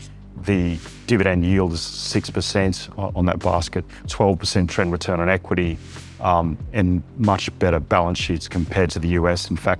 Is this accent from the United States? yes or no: no; Australia; we're short consumer discretionary stocks in my home country, Australia.